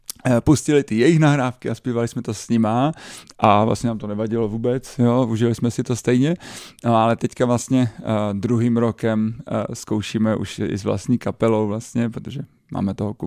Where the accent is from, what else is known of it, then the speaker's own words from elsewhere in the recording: Sezimovo Ústí, South Bohemian Region, Czechia; accent: Ostrava; i když jsem teda ze Sezimova Ústí.